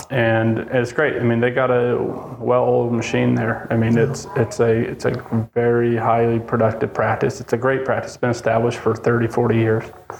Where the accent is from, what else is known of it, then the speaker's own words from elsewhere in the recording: Utah, United States; I grew up in Utah.